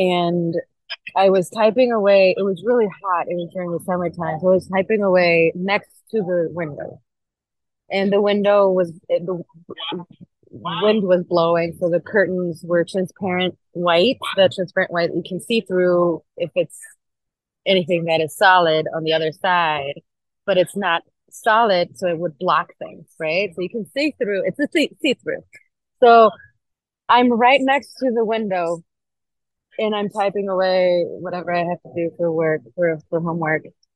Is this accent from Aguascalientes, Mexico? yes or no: yes; Aguascalientes, Mexico; I'm from Aguascalientes, Mexico, in the middle of the Republic. So if you draw a circle in the map of Mexico, it's right in the middle.